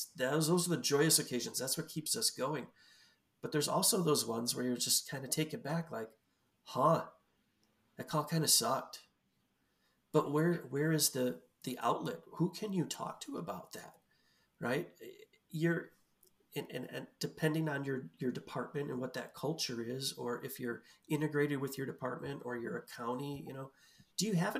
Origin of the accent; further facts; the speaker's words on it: Bolingbrook, Illinois, United States; I think it was about 2 months ago in a neighboring town of where I grew up in Bolingbrook.